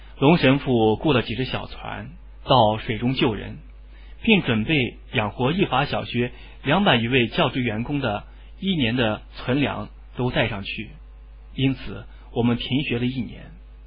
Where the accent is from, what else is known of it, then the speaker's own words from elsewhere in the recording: Puyang, Henan, China; 他被派遣到我的故乡濮阳县传教。